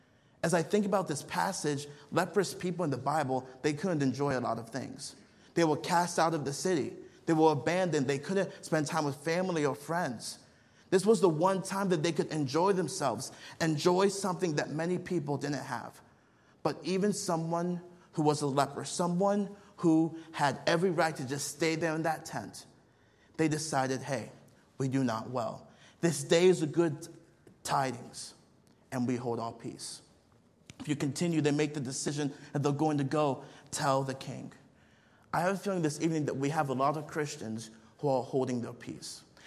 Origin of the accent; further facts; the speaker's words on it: Nigeria; I grew up on the mission field. I grew up in Nigeria. I spent 13 years there.